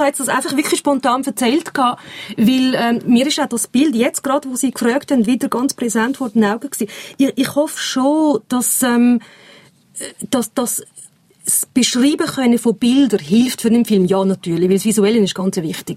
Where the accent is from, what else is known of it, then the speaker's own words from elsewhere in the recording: Laufenburg, Aargau, Switzerland; Ich bin in Laufenburg aufgewachsen.